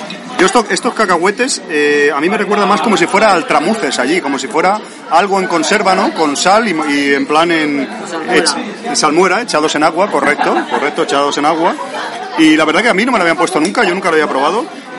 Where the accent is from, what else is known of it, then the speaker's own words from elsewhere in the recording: Spain; now in Japan; Que nos pueden dejar un poco, siendo españoles, nos pueden dejar un poco sorprendidos.